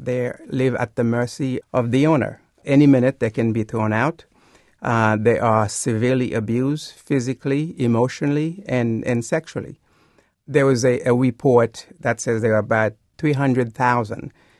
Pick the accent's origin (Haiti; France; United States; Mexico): Haiti; But I grew up in Haiti.